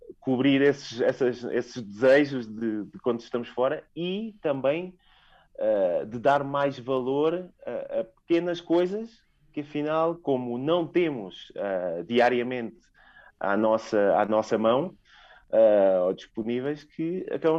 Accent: Setúbal, Portugal; no nosso caso, que somos de Setúbal, o choco frito.

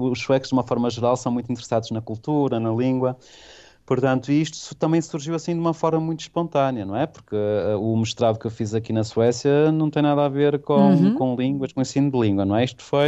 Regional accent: Portugal; now in Sweden; eu venho de Portugal

